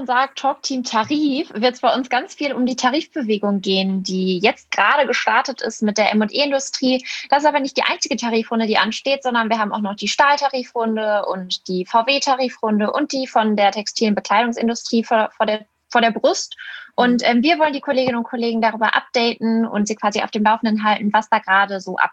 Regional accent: Essen, North Rhine-Westphalia, Germany; Ich bin 21 Jahre alt und ich komme aus Essen. Habe da ein duales Studium gemacht und wohne und arbeite immer noch hier

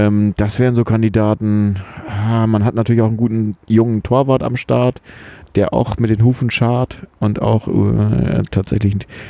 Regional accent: Slovakia; now in Germany; In meiner alten Heimat, in der Slowakei, wird ja tatsächlich der Geburtstag nicht so sehr gefeiert wie der Namenstag.

